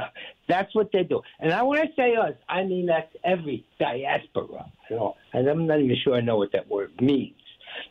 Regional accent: New Jersey, United States; from Jersey.

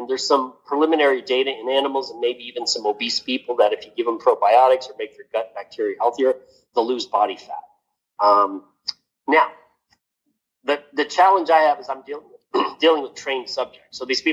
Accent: Washington, D.C., United States; I grew up near Washington, D.C., and every time the weather would go from hot to cold, I'd get sick.

